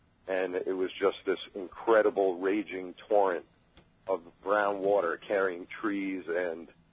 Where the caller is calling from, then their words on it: Centereach, New York, United States; Calling from Center Reach.